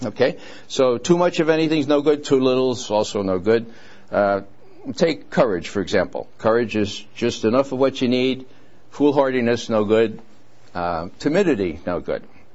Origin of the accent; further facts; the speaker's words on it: Bronx, New York, United States; Where I grew up in the Bronx, anger was sort of frowned upon, you know.